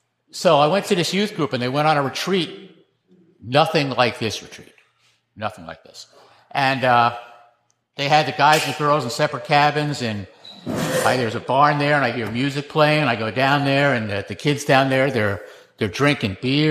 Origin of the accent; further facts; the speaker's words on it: New Jersey, United States; also born or lived in Tampa; I was born in Florida, in Tampa. I grew up in New Jersey.